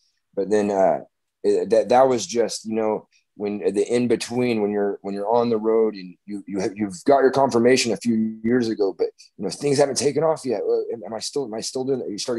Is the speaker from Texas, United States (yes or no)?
yes; Lake Dallas, Texas, United States; now in Kauai, United States; we're two kids from Lake Dallas, you know, and now we're on Kauai.